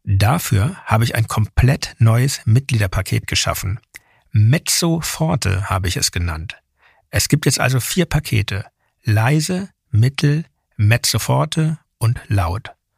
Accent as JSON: {"language": "German", "region": "Hamburg", "country": "Germany", "tie": "born there", "said": "Ich habe mich mit meiner Geburtsstadt Hamburg reconnected"}